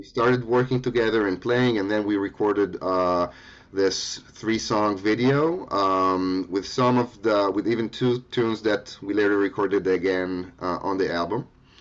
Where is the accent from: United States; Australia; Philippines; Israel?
Israel; growing up in Israel, which is, you know, really young country in one hand. I was like basically the first generation, like my like first or second, you know, like my mother, she wasn't even born there yet.